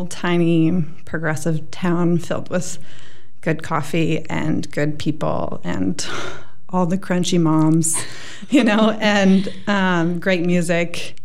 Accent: Washington, United States; I'm from Western Washington, born and raised.

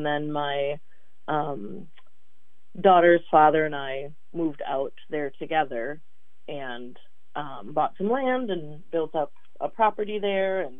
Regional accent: Milwaukee, Wisconsin, United States; growing up in Milwaukee, there were whole, you know, food deserts, you know, in my neighborhood.

